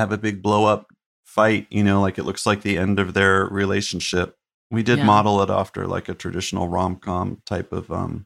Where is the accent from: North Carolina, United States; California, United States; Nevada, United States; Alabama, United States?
North Carolina, United States; Chapel Hill; it's like a loose homage to the town I grew up in North Carolina, Chapel Hill, which is the UNC town.